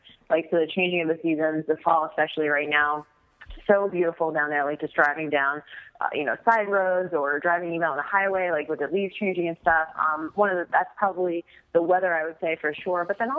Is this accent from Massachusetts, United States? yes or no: yes; Boston, Massachusetts, United States; Well, first of all, I grew up in Boston. So I grew up in the Northeast, New England